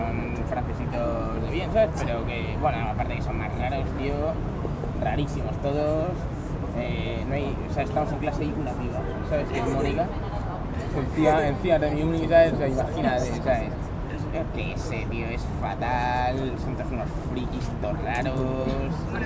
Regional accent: Spain; me quedé así, soy español, ¿sabes?

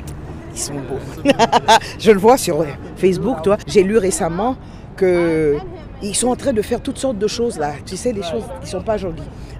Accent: Haiti; parce que moi je parle français, c'est pour ça qu'on m'a amené, hein, parce que moi j'ai rien à voir avec toute cette affaire. Je suis d'Haïti.

